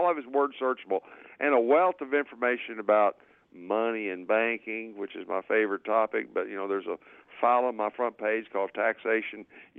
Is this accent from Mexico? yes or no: no; Huntsville, Alabama, United States; Hey, look, I'm from Huntsville, Alabama. It's the heart of the South.